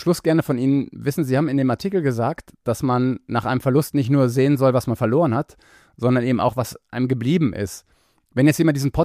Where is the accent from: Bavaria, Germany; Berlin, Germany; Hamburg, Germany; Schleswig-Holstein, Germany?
Schleswig-Holstein, Germany; Kiel; Ich bin ja Kieler.